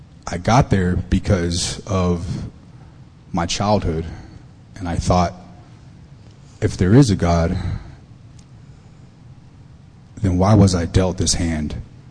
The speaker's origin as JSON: {"language": "English", "town": "Fort Worth", "region": "Texas", "country": "United States", "tie": "born or raised there", "said": "I was born and raised in South Fort Worth"}